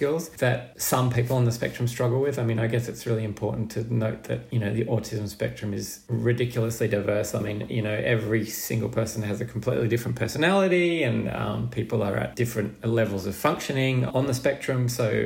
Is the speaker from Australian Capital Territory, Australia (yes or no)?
yes; Canberra, Australian Capital Territory, Australia; I mean, I was from Canberra. I didn't know anyone, didn't know how to go about it